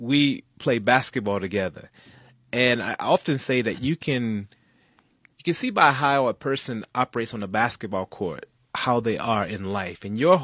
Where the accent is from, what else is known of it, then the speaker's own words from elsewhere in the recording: North Carolina, United States; But we were in New York on holiday, and as kids growing up in North Carolina, going to the top of the Empire State Building meant you'd finally been in New York.